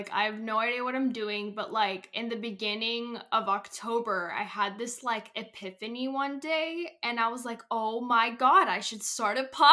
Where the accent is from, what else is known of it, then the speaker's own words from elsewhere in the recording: California, United States; I'm 23 years old. I'm born and raised in California